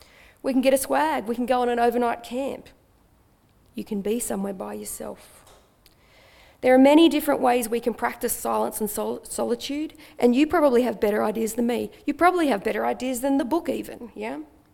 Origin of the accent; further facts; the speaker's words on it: Australia; "Kangaroo, that's Australian. I'm from Australia,"